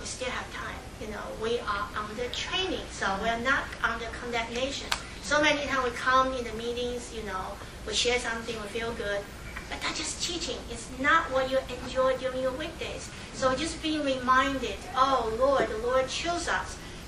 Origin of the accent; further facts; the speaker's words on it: Philadelphia, Pennsylvania, United States; I'm the mother of Esther. So I'm just visiting from Philadelphia.